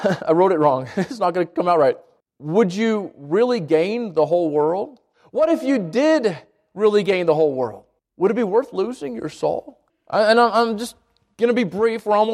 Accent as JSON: {"language": "English", "region": "the West", "country": "United States", "said": "I'm from the West. I don't know what they're called."}